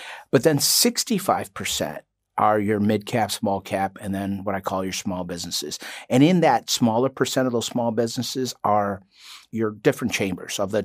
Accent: Chicago, Illinois, United States; You know, I grew up in Chicago. I've, you know, been a Chicago resident for the majority of my life.

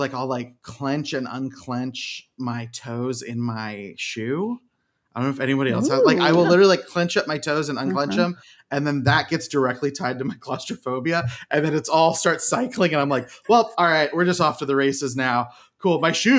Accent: Oklahoma, United States; I'm from Oklahoma, so that was like sweet tea

